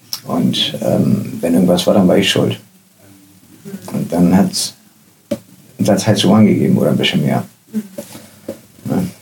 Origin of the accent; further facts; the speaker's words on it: Hamburg, Germany; Wo ich aufgewachsen bin, von da aus konnte ich direkt hinten aus der Küche auf die Elbe gucken.